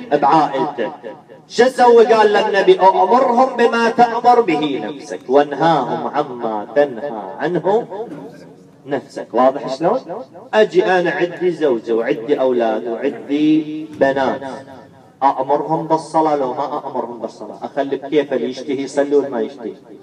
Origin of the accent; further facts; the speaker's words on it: Najaf, Najaf Governorate, Iraq; الآن أنا أحكي لك أنا من النجف، الآن ساكن نجف